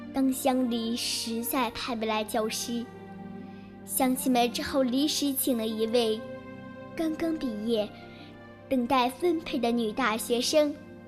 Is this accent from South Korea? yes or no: yes; South Korea; now in Fushun, China; 今年8岁了，我是来自韩国的小朋友，我现在在中国的辽宁省抚顺市北台小学上学。